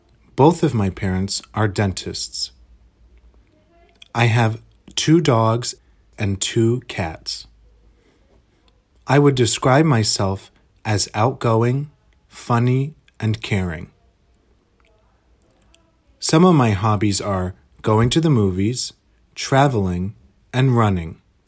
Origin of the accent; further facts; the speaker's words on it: New London, Connecticut, United States; born there; I am 22 years old. I was born on September 9th, 1996, in New London, Connecticut. I'm American, and I live in the northeast region of the country.